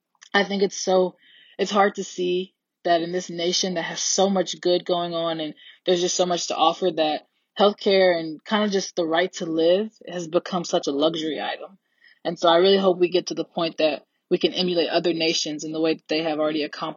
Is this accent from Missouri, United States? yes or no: yes; Kirkwood, Missouri, United States; I'm from Kirkwood, Missouri.